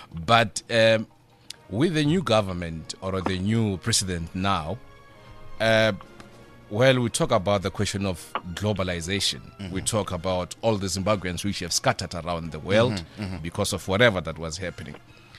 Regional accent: South Africa; Well, to on a South African's point of view, or as a South African citizen

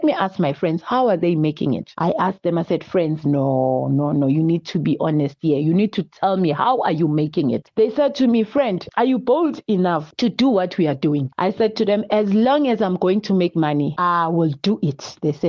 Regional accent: Ekurhuleni, Gauteng, South Africa; born there; I was born in Ekurhuleni in a very small township called Wadtville. We then moved to Vosloorus. That's where I am currently living.

